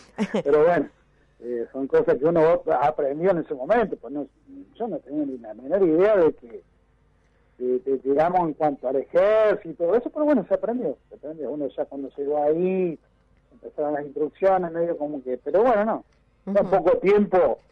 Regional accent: Marcos Juárez, Córdoba, Argentina; born there; yo nací en Marco Juárez, que es una provincia de Córdoba, al sudeste de la provincia de Córdoba, casi al límite con Santa Fe. Desde ahí fue donde nos incorporaron nosotros, yo tenía 18 años cuando me incorporaron

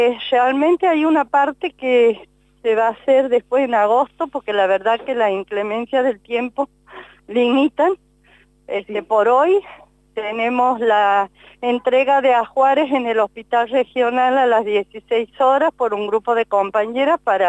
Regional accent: Argentina

